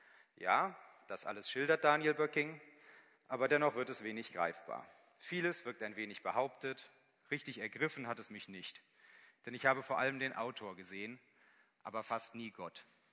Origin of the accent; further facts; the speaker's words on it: North Rhine-Westphalia, Germany; Ich komme aus dem Siegerland, da geht man erstmal davon aus, dass jemand total fromm ist.